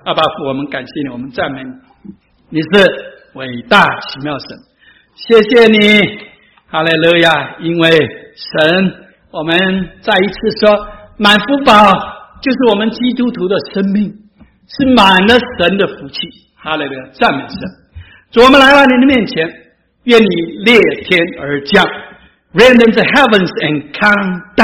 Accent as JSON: {"language": "Chinese", "country": "China", "said": "还有我们中国人最喜欢什么，算命"}